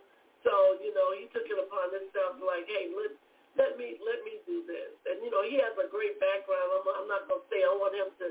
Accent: South Carolina, United States; born there; I would say my home state, not my hometown, because I was born in South Carolina.

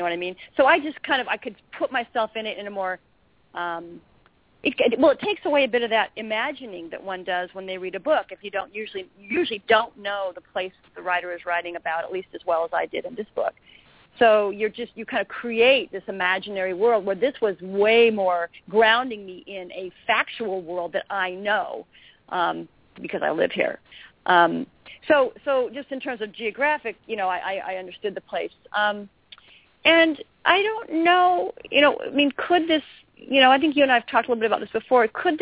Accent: Pacific Northwest, United States; I know it's set in the Northwest, and I'm from the Northwest.

